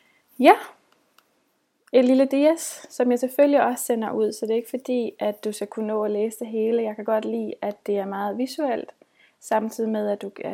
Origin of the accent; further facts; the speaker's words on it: Zealand, Denmark; Jeg er en bondepige, jeg kommer fra Lolland Falster.